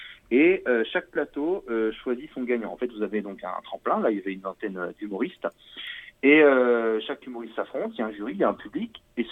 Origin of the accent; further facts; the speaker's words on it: Cannes, Provence-Alpes-Côte d'Azur, France; Non, je suis de Cannes.